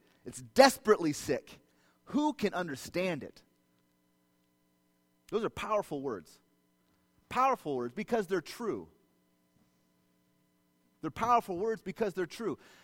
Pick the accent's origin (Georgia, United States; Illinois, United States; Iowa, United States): Iowa, United States; Ankeny; moved away as an adult; now in Brazil; We grew up, both my wife and I grew up in Ankeny. We lived in Ankeny our entire life. Our first move was to Brazil. So we went from being born and bred in Ankeny to our first move was to Brazil.